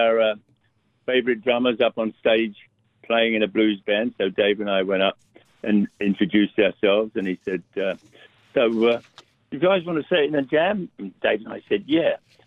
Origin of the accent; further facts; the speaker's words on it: London, United Kingdom; now in United States; Ever since I was a kid growing up in Southwest London, I always wanted to come to America.